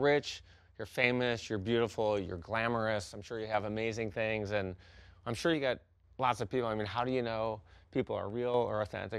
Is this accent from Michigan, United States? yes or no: yes; Detroit, Michigan, United States; now in Los Angeles, United States; I'm from Detroit, and there was a profile about this kid who grew up and was bullied, stuttered, and then he moved to Los Angeles.